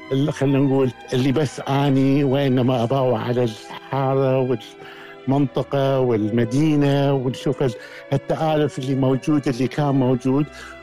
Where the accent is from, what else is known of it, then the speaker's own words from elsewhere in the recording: Mount Lebanon, Lebanon; born there; ولدت في لبنان بالجبل في لبنان من أبوين عراقيين.